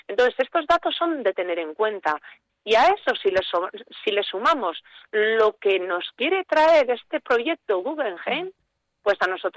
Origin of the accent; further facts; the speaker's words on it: Bermeo, Basque Country, Spain; Yo soy de Bermeo.